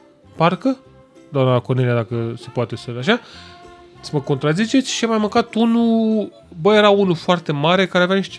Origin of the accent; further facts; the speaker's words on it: Romania; doamnă, eu sunt din România